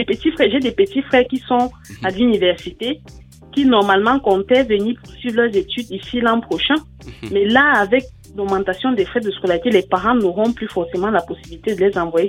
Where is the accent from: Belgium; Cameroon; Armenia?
Cameroon; now in Le Mans, France; Je suis camerounaise, je suis dans la ville du Mans.